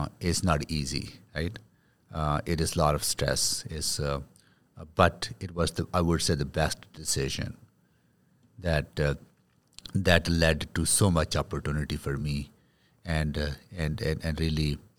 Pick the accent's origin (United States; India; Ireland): India; I had a very simple life when I was growing up in India. We were a farming family, extended family, a lot of kids in the family.